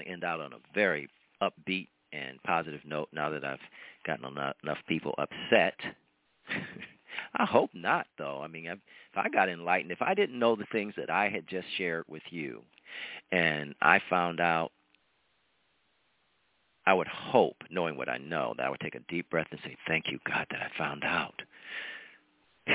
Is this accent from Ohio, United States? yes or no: yes; Ohio, United States; It was Cat Williams, homeboy, Ohio, shout out. We come hard from Ohio, I'm just telling you.